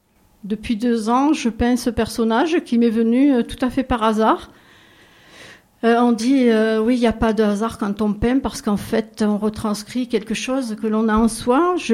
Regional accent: Port-de-Bouc, Provence-Alpes-Côte d'Azur, France; now in Le Cannet-des-Maures, France; je viens du Canet des Morts, dans le Var, mais je suis originaire de Port-de-Bouc, dans les Bouches-du-Rhône.

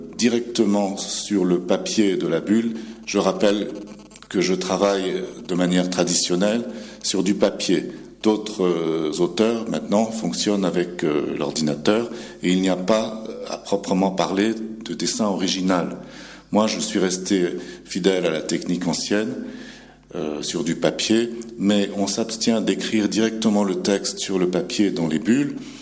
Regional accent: Vietnam; je voulais raconter mon enfance au Vietnam au début des années 60

